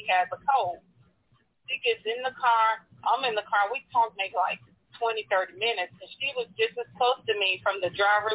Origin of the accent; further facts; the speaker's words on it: Clarksville, United States; I had gone down to my hometown of Clarksville, and I was taking care of my mom.